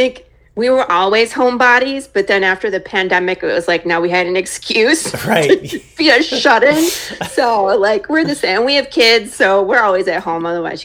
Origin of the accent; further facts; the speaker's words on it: Michigan, United States; now in Dallas, United States; Grew up there. Was married there. My husband and I moved to California for a few years for his job and then got moved back. to Michigan, and we actually relocated to Dallas area in 2019.